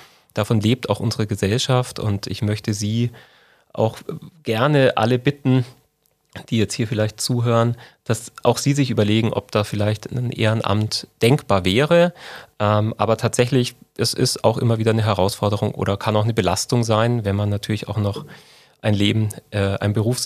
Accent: Bavaria, Germany; meine Kindheit im Unterallgäu

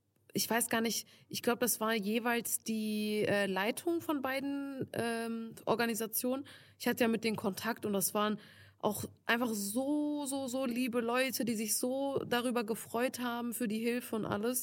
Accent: Turkey; Ich bin ja Türkin.

